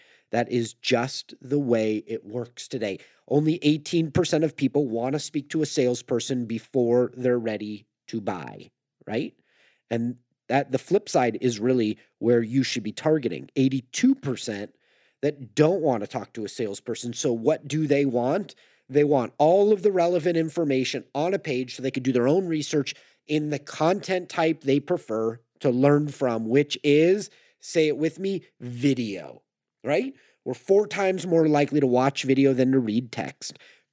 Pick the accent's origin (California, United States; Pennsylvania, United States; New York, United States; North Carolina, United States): California, United States; I'm from California. That's how we nurture.